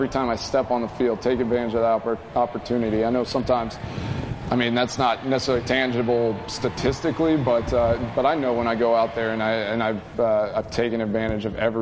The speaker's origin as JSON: {"language": "English", "region": "Texas", "country": "United States", "tie": "born or raised there", "said": "I grew up in Texas, so I actually got a picture."}